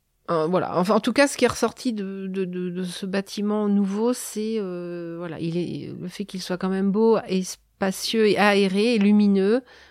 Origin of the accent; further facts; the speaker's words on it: Normandy, France; Non, alors moi j'ai grandi dans l'Orne, Hommage.